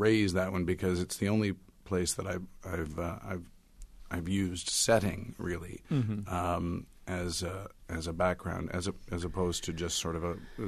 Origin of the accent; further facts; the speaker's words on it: Canada; I think I happen to be Canadian